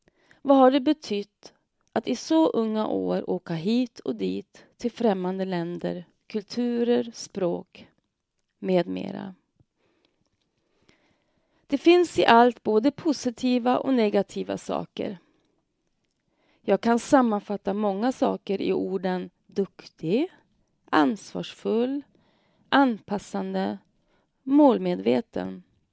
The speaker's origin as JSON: {"language": "Swedish", "country": "Germany", "second_language": "Swedish", "lives_now": "Sweden", "said": "det första jag målmedvetet bestämde mig för var att det inte skulle höras att jag var invandrare eller tysk."}